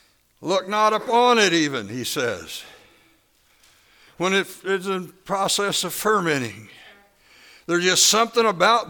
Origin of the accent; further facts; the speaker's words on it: Kentucky, United States; As a kid growing up in Kentucky, that stuff was so free-flowing and so available